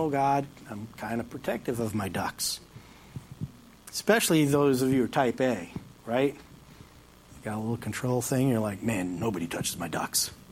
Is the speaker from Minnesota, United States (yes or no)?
no; Long Island, New York, United States; And I grew up on Long Island, so I know how this works